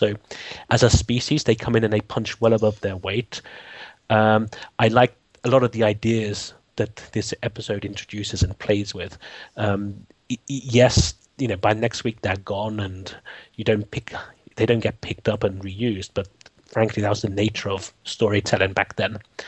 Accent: London, United Kingdom; from London.

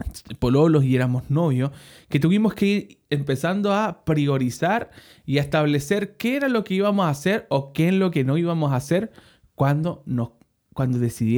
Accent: Chile; nosotros como ya sabes somos chilenos y nos casamos acá en Chile.

